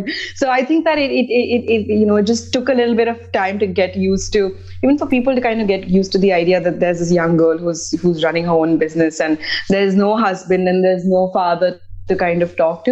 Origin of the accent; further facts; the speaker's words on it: Mumbai, Maharashtra, India; now in France; growing up in Mumbai